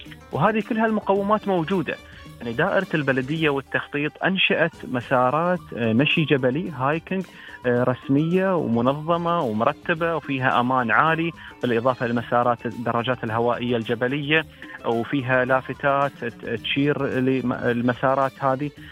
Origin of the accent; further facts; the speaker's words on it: Masfout, Ajman, United Arab Emirates; السنة الماضية التقيت بالسياح عندنا في مصفوت فقعدنا ندردش وياهم